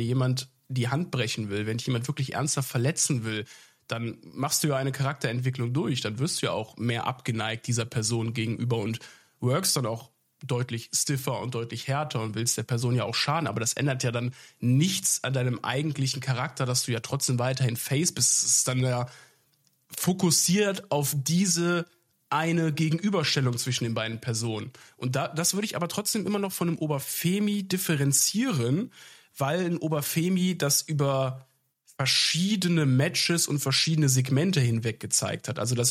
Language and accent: German; Rhineland, Germany; Ich bin Rheinländer. Die reden hier so.